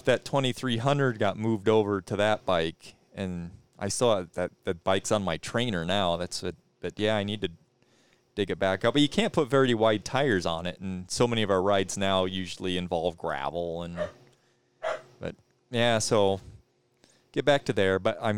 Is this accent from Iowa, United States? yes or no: yes; Glenwood, Iowa, United States; I grew up in Glenwood, Iowa. I mean, it was a small town where I was, well, not that small, 5,000 people.